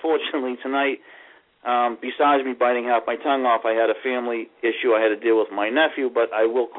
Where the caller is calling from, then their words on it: Boston, Massachusetts, United States; No, I'm calling from Boston.